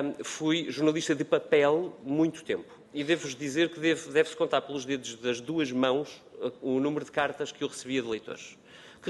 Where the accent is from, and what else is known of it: Portugal